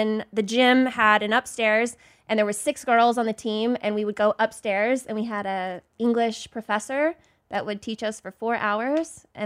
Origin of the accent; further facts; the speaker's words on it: Dallas, Texas, United States; moved away as an adult; I'm from Dallas, Texas.